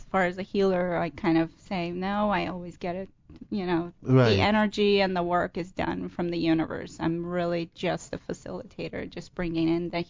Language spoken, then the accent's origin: English; Armenia; now in United States; No, I'm originally from Armenia.